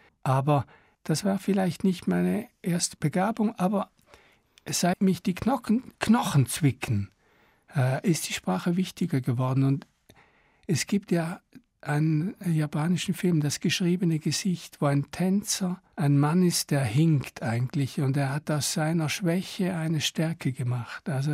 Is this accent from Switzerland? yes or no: yes; St. Gallen, Switzerland; accent: St. Gallen German; first language Swiss German; German is a second language; Ja, das ist St. Gallerdeutsch und St. Gallerdeutsch ist nicht die beliebteste Mundart in der Schweiz.